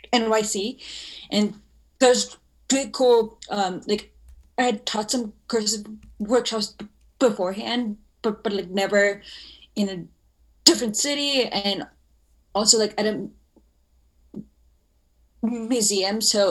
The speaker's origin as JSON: {"language": "English", "town": "Mumbai", "region": "Maharashtra", "country": "India", "tie": "born or raised there", "moved": "as an adult", "lives_now": "United States", "said": "So I was actually born and raised in Mumbai, India, and I moved here at 19 after my mom passed away"}